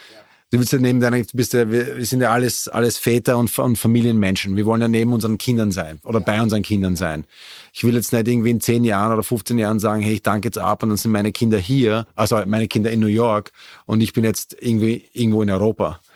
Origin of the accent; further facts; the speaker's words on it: Vienna, Austria; ich bin aus Wien